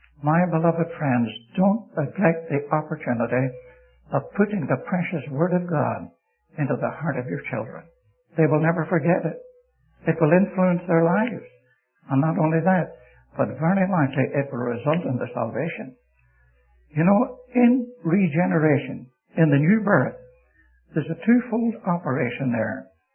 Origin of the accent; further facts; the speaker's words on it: Ireland; born there; I was born in Ireland, and my people there were Presbyterian.